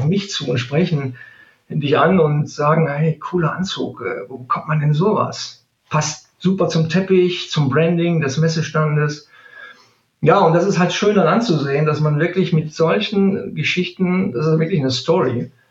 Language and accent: German; Neuss, North Rhine-Westphalia, Germany; born there; now in Cologne, Germany; ich komme gebürtig aus Neuss, aber ich sage ganz ehrlich, bis nach Köln sind es 30, 35 Kilometer. Somit natürlich seit 17 Jahren jetzt hier in Köln ansässig.